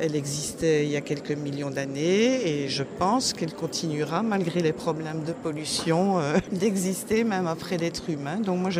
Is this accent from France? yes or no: no; Sambreville, Wallonia, Belgium; now in Ronquières, Belgium; Oui, je suis belge, mais j'espère que je n'ai pas un accent trop grave. De la région plutôt Sambreville au départ. Maintenant, j'habite Ronquières, qui est entre Mons et Bruxelles.